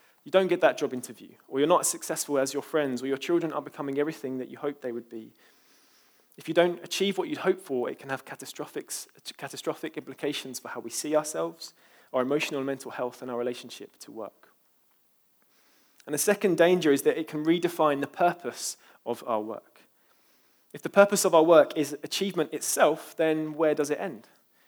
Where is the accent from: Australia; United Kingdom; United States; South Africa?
United Kingdom; London; I'm from East London after all, so can't blame me.